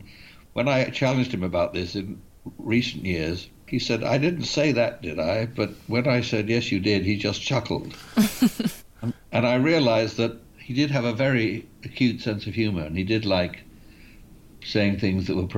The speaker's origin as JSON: {"language": "English", "town": "Bath", "region": "South West England", "country": "United Kingdom", "tie": "born or raised there", "said": "I was 14 when I first met him, because I grew up in Bath."}